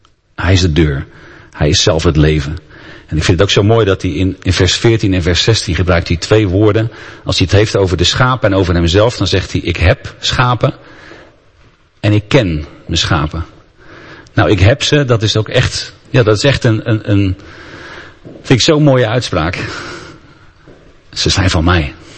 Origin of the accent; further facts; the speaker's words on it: Rotterdam, South Holland, Netherlands; Ik ben Rotterdammer